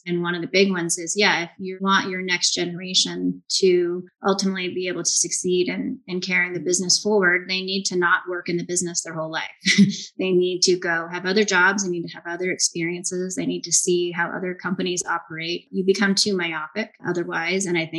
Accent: Portland, Oregon, United States; I grew up in Mount Tabor. My parents have lived there my whole life. They're in the same house.

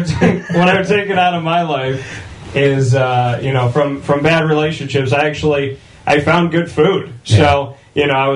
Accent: Syracuse, New York, United States; I somehow went to Scranton, Syracuse, Orlando, Syracuse. So I seem to keep bouncing back to my hometown.

